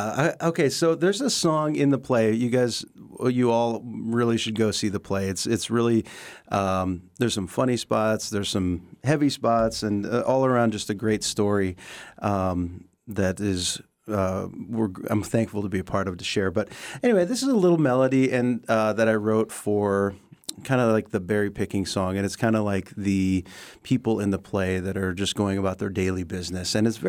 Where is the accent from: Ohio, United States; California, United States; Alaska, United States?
Alaska, United States; Sitka; now in Seattle, United States; born and raised in Sitka. And I live most of the time in Seattle, but I travel so much that I'm coming back home to Alaska like 4 months a year for the last 10 years.